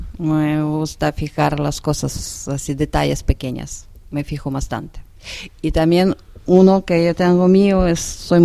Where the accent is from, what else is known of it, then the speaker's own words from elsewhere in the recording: Ukraine; Spanish is a second language; dar imagen que somos distantes, pero luego cuando tú te coges